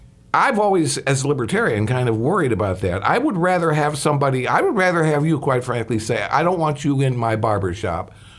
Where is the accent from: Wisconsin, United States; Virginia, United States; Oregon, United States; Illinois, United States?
Illinois, United States; Chicago; Hey, I came from Chicago. I know exactly what you're talking about.